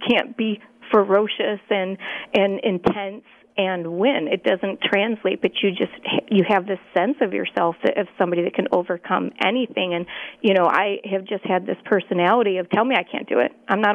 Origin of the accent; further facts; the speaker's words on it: New York, United States; Well, I grew up on the East Coast in central New York, and I got introduced to gambling real early.